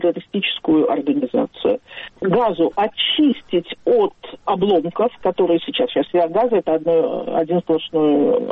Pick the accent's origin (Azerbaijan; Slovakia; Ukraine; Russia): Azerbaijan; Baku; now in Ashkelon, Israel; Я из Баку, да. Да, я из Баку.